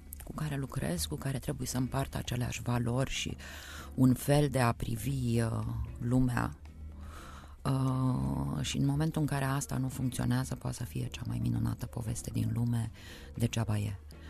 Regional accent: Romania; nu știu să spun de ce sunt mândră că sunt româncă.

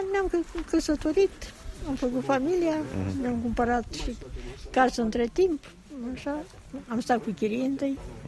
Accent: Suceava, Suceava County, Romania; now in Bucharest, Romania; Eu din Suceava.

